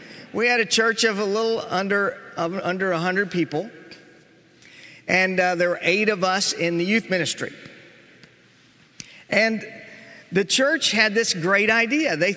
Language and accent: English; Waco, Texas, United States; I grew up in Waco, Texas, the home of Baylor University